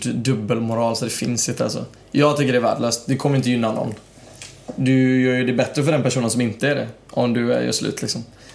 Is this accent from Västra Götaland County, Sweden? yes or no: yes; Gothenburg, Västra Götaland County, Sweden; tycker det är charmigt när man hör direkt att vi är från Göteborg